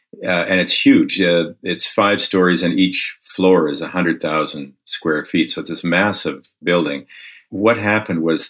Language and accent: English; Winnipeg, Manitoba, Canada; I grew up in Winnipeg, and those were the two stores that virtually everyone went to.